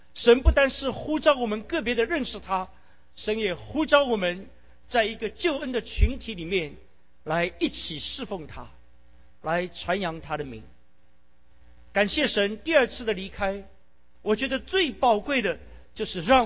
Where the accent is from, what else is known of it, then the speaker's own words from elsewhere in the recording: China; 透过我们中国人，把神的祝福，把上帝的福音带到世界的每一个角落